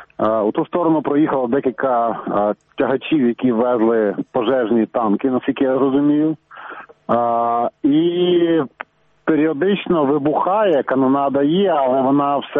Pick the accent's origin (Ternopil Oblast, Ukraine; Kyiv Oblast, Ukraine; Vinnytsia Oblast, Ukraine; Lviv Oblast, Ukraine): Vinnytsia Oblast, Ukraine; Kalynivka; наразі я знаходжусь у центрі міста Калинівка. Так трапилось, що це моє рідне місто, я тут народився.